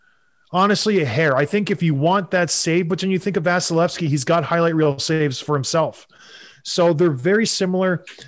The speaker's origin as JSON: {"language": "English", "country": "Canada", "said": "I'm Canadian."}